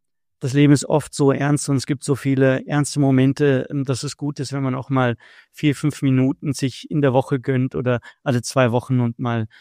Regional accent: Northern Germany, Germany; Aber das ist ähnlich wie Moin zum Beispiel bei uns im Norddeutschen

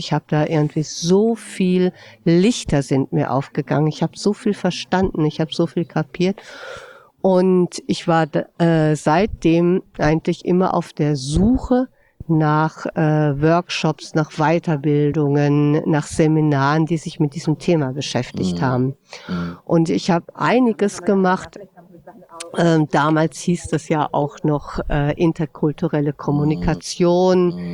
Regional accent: Bavaria, Germany; also born or lived in North Rhine-Westphalia; da war ich 6 Jahre alt, sind wir damals von Nordrhein-Westfalen nach Bayern umgezogen, auch in ein kleines Dorf. Und über die sogenannte Weißwurstgrenze, das war 1969.

